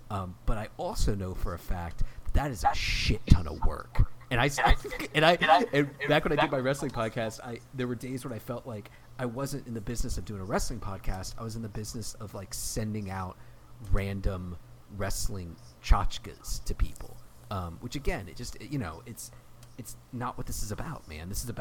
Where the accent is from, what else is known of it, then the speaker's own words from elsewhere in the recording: the South, United States; I'm from the South. I don't know how to pronounce anything.